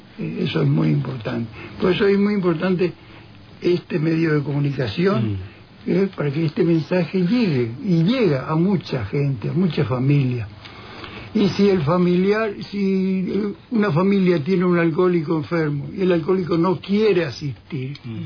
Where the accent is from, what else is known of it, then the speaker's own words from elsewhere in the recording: Formosa, Argentina; yo soy de Formosa, no soy de acá, vivo hace poco acá.